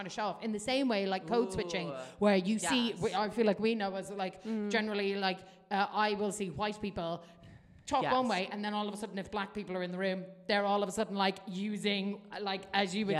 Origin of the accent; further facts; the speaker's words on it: Ireland; I know I'm an Irish person saying